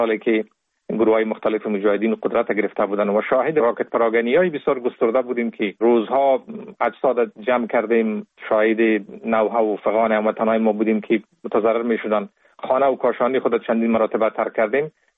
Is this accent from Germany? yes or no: no; Kabul, Afghanistan; born there